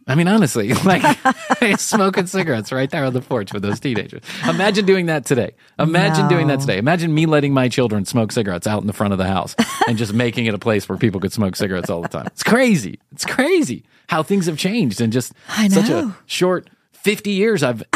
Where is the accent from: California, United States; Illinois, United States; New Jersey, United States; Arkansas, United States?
Illinois, United States; Chicago; I grew up in Chicago where it was not unusual to go to a dinner party and everybody was smoking cigarettes.